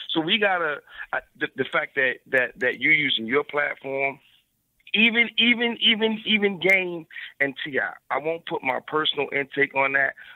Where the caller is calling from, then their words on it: Baltimore, Maryland, United States; Jay, I'm calling from Baltimore.